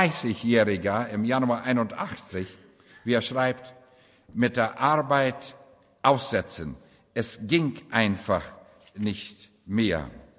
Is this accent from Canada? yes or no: yes; Canada; Als Kanadier ziehe ich den Hut vor Deutschland